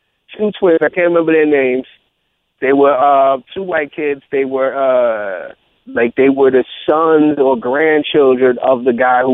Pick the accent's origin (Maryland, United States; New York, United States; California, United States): New York, United States; Brooklyn; I'm thinking in my head, you know, because I was I was from Brooklyn, right?